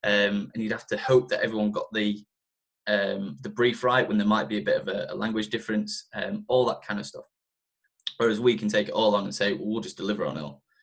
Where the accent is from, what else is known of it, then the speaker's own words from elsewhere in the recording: United Kingdom; it's always a little bit embarrassing as a British person. You have to kind of make the joke on, we're the ones who don't have a second language.